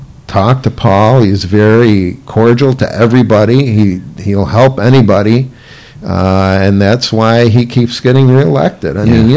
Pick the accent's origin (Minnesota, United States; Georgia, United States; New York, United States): New York, United States; Gloversville; But when I was growing up in Gloversville